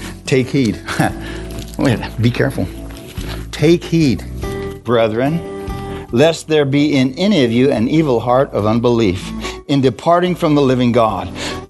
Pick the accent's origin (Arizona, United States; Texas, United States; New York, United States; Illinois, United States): Arizona, United States; Bisbee; I'm a Mexican from Bisbee.